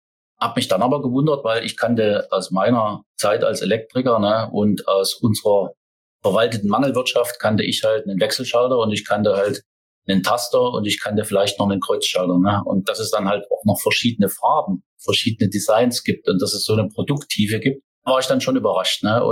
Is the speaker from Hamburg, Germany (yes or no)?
no; Saxony, Germany; now in Thuringia, Germany; Wirst du das als Sachse, der in Thüringen lebt, auch ein paar Jahre im Sauerland aushalten?